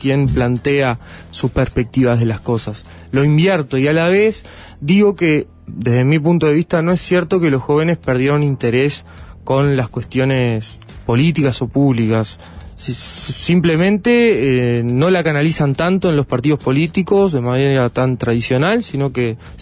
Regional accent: Rivera, Uruguay; Soy de Rivera.

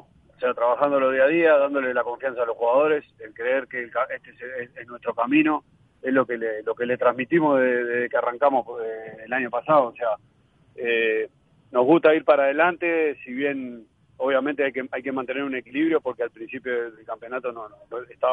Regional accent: Montevideo, Uruguay; me crié en La Teja, soy del barrio, conozco a Progreso, soy hincha del club

